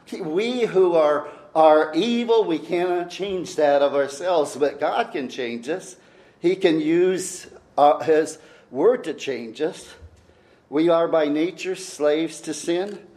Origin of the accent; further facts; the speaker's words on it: Illinois, United States; also born or lived in Chicago; I was brought up in Illinois and lived near Chicago, was born in Chicago, and I went to see the Sears Tower.